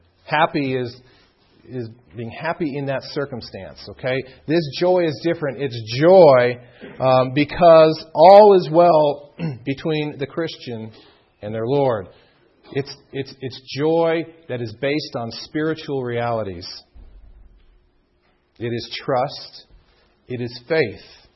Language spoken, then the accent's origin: English; California, United States; I'm from Southern California.